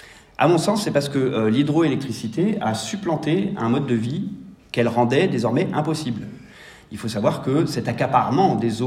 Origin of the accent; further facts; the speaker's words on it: Auvergne-Rhône-Alpes, France; chez nous en Maurienne, et notamment en Haute-Maurienne.